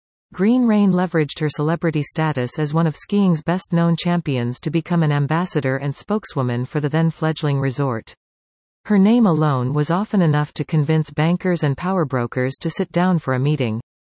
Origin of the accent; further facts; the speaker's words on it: Ottawa, Ontario, Canada; I grew up ski racing in Ottawa.